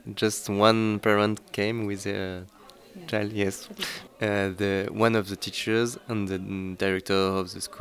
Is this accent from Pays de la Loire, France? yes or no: no; Île-de-France, France; from France, suburbs of Paris. And I play trumpet and I sing and do little percussions.